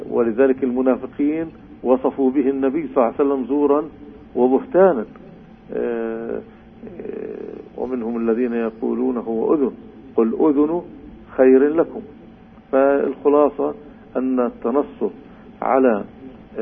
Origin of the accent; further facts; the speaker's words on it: Palestine; وهو المعمول به عندنا في فلسطين